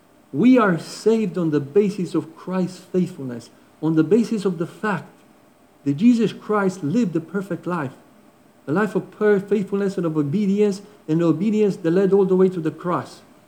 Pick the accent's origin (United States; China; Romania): Romania; I come from Romania, Romania is an Orthodox country.